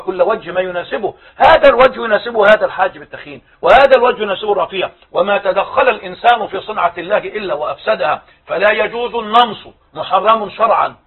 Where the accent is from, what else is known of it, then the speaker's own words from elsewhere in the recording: Egypt; لو أن عددنا كمصريين